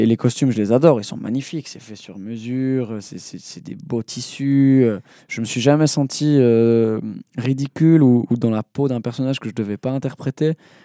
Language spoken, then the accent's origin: French; Switzerland; c'est ce qui me définit aussi en tant que Suisse. Je me suis jamais senti complètement éloigné des Tessinois ou des Suisses allemands